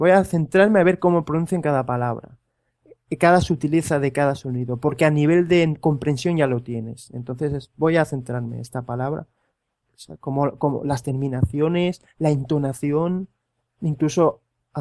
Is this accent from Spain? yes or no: yes; Spain; se olvida que soy español